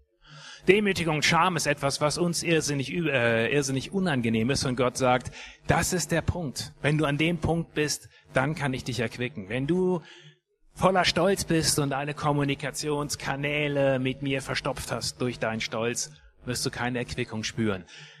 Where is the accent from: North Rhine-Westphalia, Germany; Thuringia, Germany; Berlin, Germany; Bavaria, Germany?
North Rhine-Westphalia, Germany; Bielefeld; in Bielefeld gibt es sehr viele freie Gemeinden. Allein der Stadtteil Sennestadt, wo ich aufgewachsen bin, hat glaube ich 5.